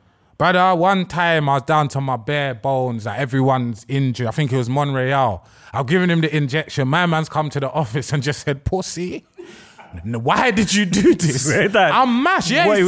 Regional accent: Ghana; I'm Ghanaian. I'm rubbing out my own people.

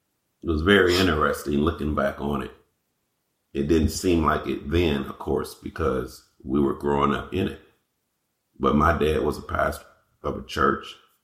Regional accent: Houston, Texas, United States; Grew up on the east side of Houston in a nice neighborhood. And we were outside of the city, but yet closer to the city. And so it was kind of city, rural at the same time.

